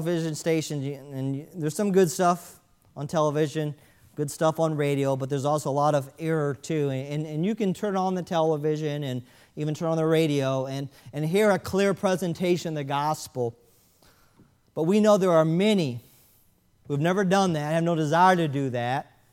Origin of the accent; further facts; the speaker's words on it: Florida, United States; Growing up in South Florida, I lived there from 1980 to 1990.